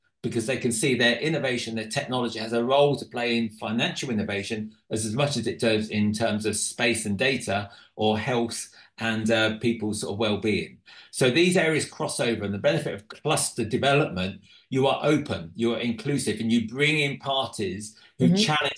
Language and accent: English; Reading, South East England, United Kingdom; I was born there, so you always stay loyal to where you are from.